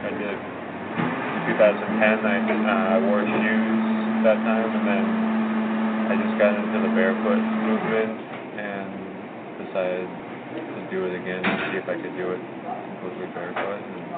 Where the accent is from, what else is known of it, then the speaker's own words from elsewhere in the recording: Maine, United States; also born or lived in Indiana; I grew up in Maine.